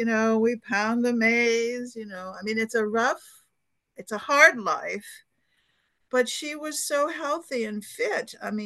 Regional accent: Alaska, United States; For me, I'm from Alaska, and I like big game and the roughness of it, the wildness of it.

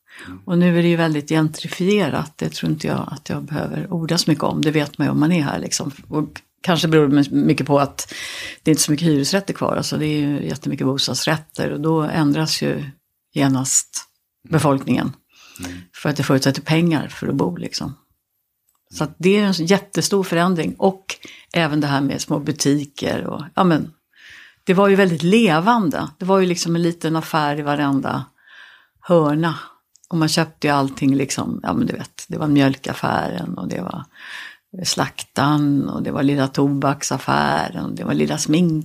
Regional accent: Stockholm, Stockholm County, Sweden; Jag växte upp på Söder. Vi befinner oss ju på Söder nu med, men jag har bara lämnat Söder en gång rent fysiskt som boendeplats. Men jag är född på Gotlandsgatan.

